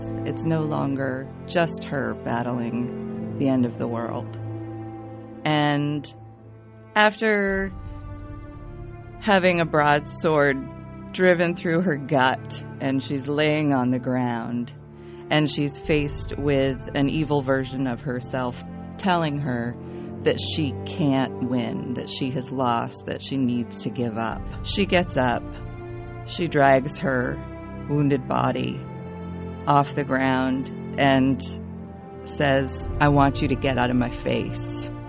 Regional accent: Portland, Maine, United States; I'm from Portland, Maine.

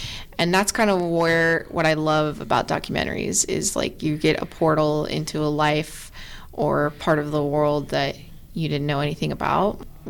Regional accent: Templeton, California, United States; My dad was an actor, so I grew up in the industry a little bit. Grew up in Templeton, though, so a little far away from it.

